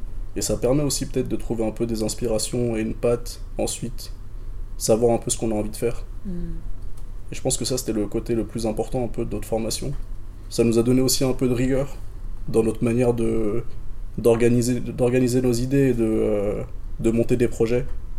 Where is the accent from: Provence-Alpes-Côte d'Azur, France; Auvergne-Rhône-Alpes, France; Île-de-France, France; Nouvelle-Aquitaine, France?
Île-de-France, France; La Courneuve; je suis originaire de La Courneuve. J'ai passé toute mon enfance à La Courneuve.